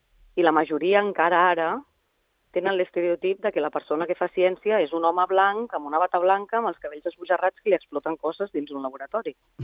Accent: Esparreguera, Catalonia, Spain; al tram d'Esparreguera, que és del poble d'on jo soc

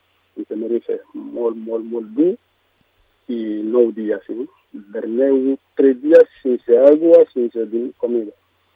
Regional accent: Gambia; first language Mandinka; Catalan is a second language; soc de Gàmbia, no és de Gàmbia, un país molt prop de Senegal, perquè jo parlo un llengua que allí tothom parla mandinga, jo soc mandinga.

